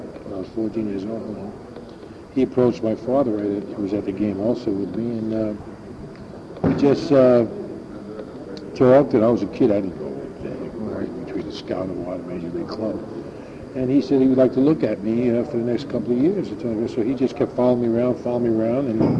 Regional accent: Brooklyn, New York, United States; Oh, I was born and raised in Brooklyn, 1940 I was born and born and raised in Brooklyn and raised up in a family of Yankee fans

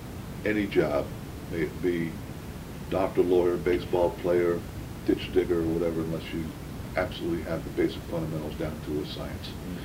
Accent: Brooklyn, New York, United States; born there; Well, I was born in Brooklyn, 1943.

